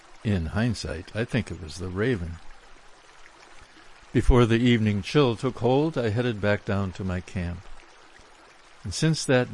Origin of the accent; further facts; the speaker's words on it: Wisconsin, United States; I grew up in Wisconsin, spent most of my summers in the North Country, and never once realized it wasn't wilderness.